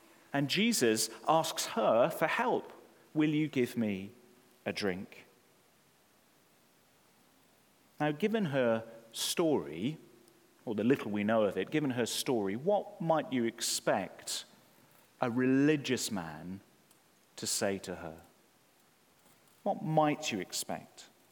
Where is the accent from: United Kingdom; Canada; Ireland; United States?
United Kingdom; especially as a Brit abroad.